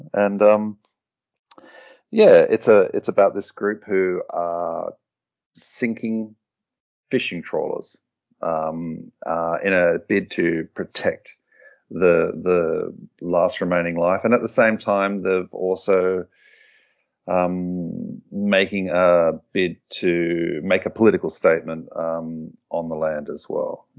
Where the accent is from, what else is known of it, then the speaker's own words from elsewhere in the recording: Australia; I grew up in Australia